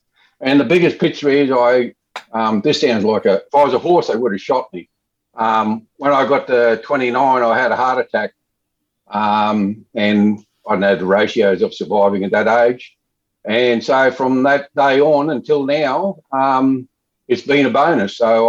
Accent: Southport, Queensland, Australia; born there; I was born in in Southport, along with my two brothers, and my children all had to be born in the cities because of the lack of funding to keep the hospital.

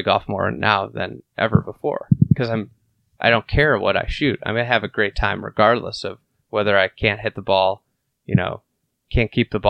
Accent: Lake Bluff, Illinois, United States; I grew up in Lake Bluff, so I got to play Shore Acres as a kid.

